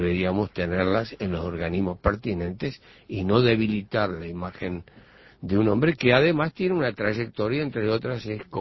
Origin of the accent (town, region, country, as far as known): Uruguay